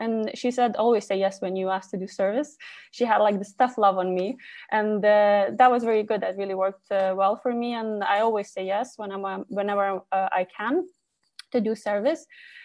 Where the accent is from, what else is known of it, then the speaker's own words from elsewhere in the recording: Lithuania; English is a second language; I'm an adult child and I'm from Lithuania.